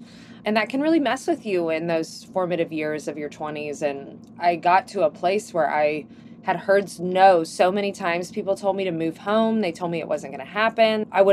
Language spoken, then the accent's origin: English; Ohio, United States; I grew up near Cincinnati, so I saw a lot of the opportunities that would come through Cincinnati